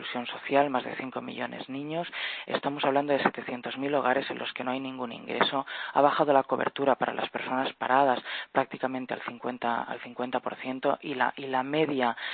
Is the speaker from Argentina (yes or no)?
no; Catalonia, Spain; yo soy catalana, entenderá mi altísima preocupación.